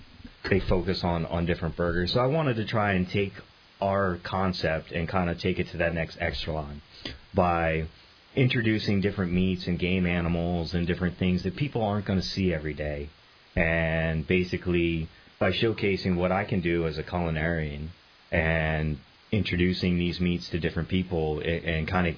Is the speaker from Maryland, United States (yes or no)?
yes; Columbia, Maryland, United States; also born or lived in Hawaii; Well, I'm actually originally from Columbia, Maryland.